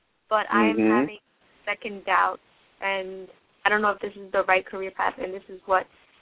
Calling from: New York, United States; I'm calling from New York.

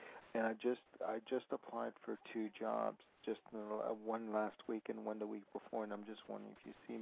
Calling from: Los Angeles, California, United States; I'm in Los Angeles.

